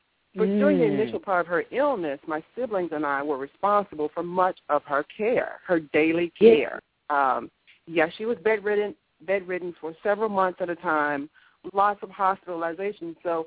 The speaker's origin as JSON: {"language": "English", "town": "Augusta", "region": "Georgia", "country": "United States", "tie": "born or raised there", "said": "Born and raised in Augusta, Georgia. And after graduating high school there in Augusta, I left and went away to college, and then returned home temporarily"}